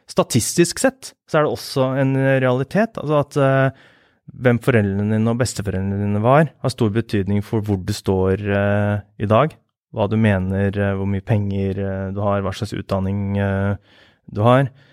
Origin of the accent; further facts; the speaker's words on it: Akershus, Norway; Jeg vokste opp på Løkenjordet. Der bodde jeg til jeg var 15 år. Og der var det sånne firemannsboliger, og så var det noen villaer.